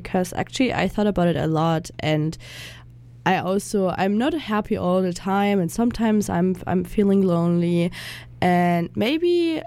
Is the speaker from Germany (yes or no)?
yes; Germany; English is a second language; now in Canada; So I'm from Germany, I'm an intern here at CJSF